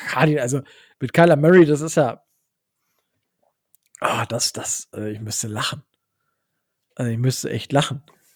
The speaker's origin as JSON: {"language": "German", "region": "Lower Saxony", "country": "Germany", "tie": "born or raised there"}